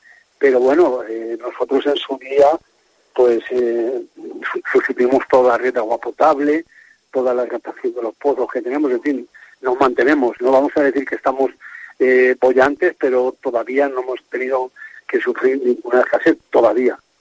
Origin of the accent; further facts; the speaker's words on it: Ribesalbes, Valencian Community, Spain; dar a conocer mi pueblo Ribesalves a toda la provincia